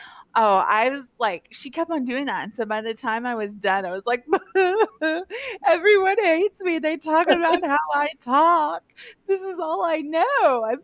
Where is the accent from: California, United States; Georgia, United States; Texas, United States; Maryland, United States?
Texas, United States; Houston; I, growing up in Houston, took the big step and went to college in Iowa, and let me tell you about culture shock.